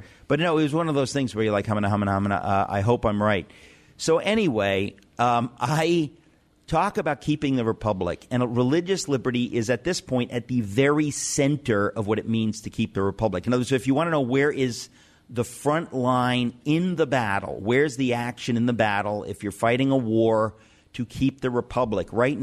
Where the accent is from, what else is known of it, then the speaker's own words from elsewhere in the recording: Connecticut, United States; There's a young woman in my home state, okay, in New England, in Connecticut.